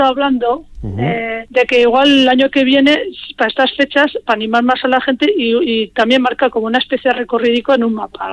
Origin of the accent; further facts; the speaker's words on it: Tafalla, Navarre, Spain; now in Santa Cruz de Campezo, Spain; Yo soy de Tafalla y es que, claro, no me han dejado ya Navarra y no he podido coger las figuras.